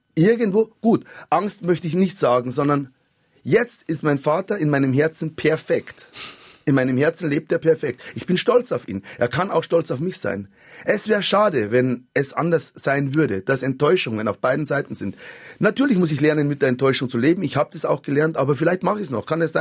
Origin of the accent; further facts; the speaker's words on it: Munich, Bavaria, Germany; ich komme aus dem Münchner Norden